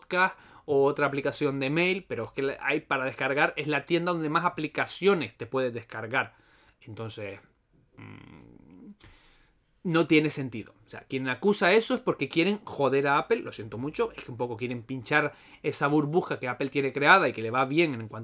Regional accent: Vega de San Mateo, Canary Islands, Spain; yo tiro para mi zona. Vega de San Mateo, arriba en la cumbre. Pero ya es que eso es ahí, soy nativo, entonces cada uno tira para casa.

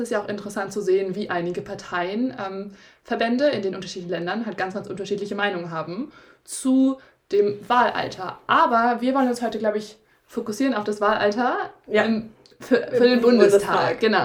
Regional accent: Schleswig-Holstein, Germany; die letzte Landtagswahl, ich komme aus Schleswig-Holstein, war 2017

